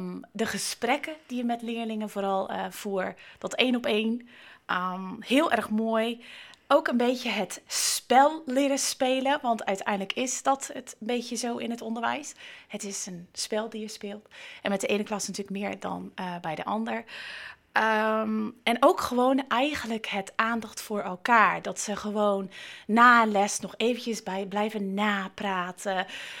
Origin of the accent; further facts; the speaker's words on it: Canada; Dutch is a second language; moved away as an adult; now in Netherlands; Ik zit nu inmiddels ongeveer 19 jaar in Nederland. Ik ben uit Canada gekomen, sorry.